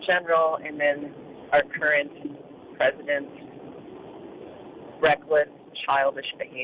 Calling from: Honolulu, Hawaii, United States; I'm calling from Honolulu, Hawaii.

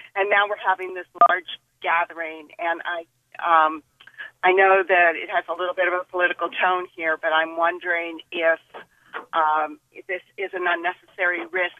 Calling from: Peterborough, New Hampshire, United States; So my question, I'm from Peterborough, and my question is that I hear that in Portsmouth there is going to be a rally of the president.

